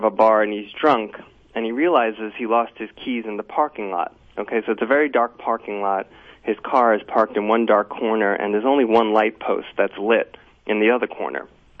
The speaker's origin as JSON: {"language": "English", "town": "Staten Island", "region": "New York", "country": "United States", "tie": "born or raised there", "said": "I grew up in Staten Island."}